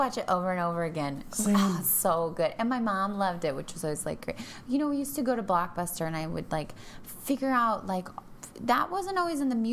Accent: Denver, Colorado, United States; Yes, I'm from Denver.

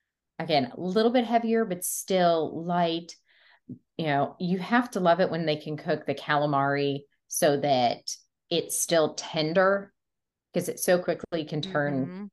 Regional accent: Ohio, United States; I am not Italian. I'm from Ohio. My accent will stink, so bear with me.

